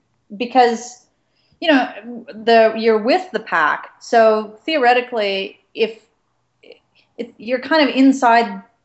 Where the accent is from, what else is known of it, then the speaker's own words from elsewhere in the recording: Calgary, Alberta, Canada; because I grew up in Calgary